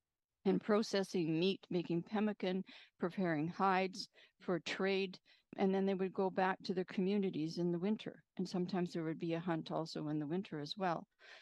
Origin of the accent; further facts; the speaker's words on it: Saskatoon, Saskatchewan, Canada; I was raised in Saskatchewan and specifically grew up in Saskatoon